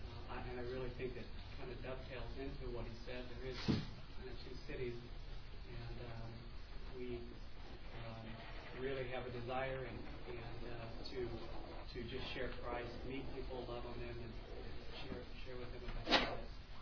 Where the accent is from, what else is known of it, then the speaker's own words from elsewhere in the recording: Kansas City, United States; I grew up Baptist in the Kansas City area.